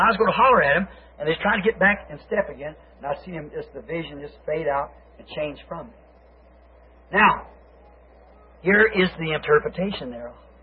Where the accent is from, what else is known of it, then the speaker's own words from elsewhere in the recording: United States; Now, I am an American.